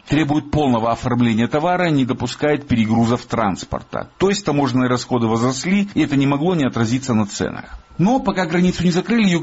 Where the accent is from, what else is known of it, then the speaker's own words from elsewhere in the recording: Karachay-Cherkessia, Russia; Например, я из Карачаева-Черкесии.